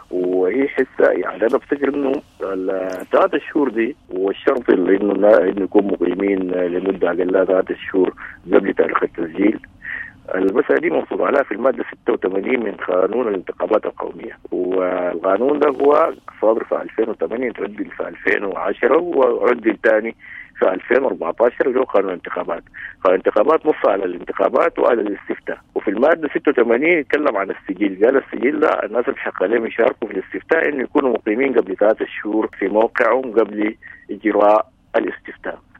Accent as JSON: {"language": "Arabic", "country": "Sudan", "said": "بعد ذلك نجي كسودانيين نفكر يا نظام أمثل ممكن ندير به هذا السودان."}